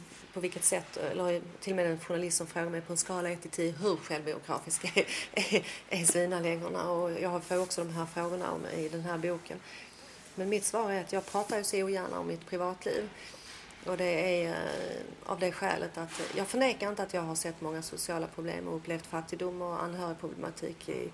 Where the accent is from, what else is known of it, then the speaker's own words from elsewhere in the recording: Skåne, Sweden; Jag kom till Sverige när jag var i 4-5 års åldern. Och sen bodde jag i Skåne hela min uppväxt. Alltså fram tills 18 års åldern när jag lämnade för storstaden då, som det var.